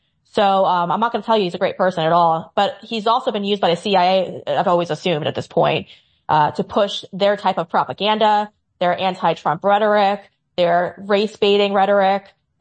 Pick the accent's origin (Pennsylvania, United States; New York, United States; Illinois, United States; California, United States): New York, United States; born or raised there